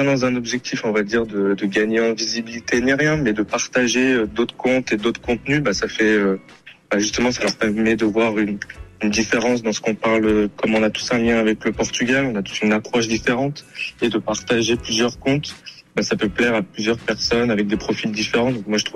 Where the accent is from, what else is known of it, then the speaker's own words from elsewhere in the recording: Grenoble, Auvergne-Rhône-Alpes, France; Oui, exactement. Je suis de Grenoble, donc un petit peu loin.